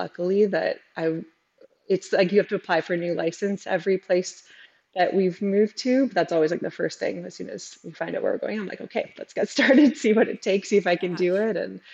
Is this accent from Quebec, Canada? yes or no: no; Ontario, Canada; So I grew up small town in Northern Ontario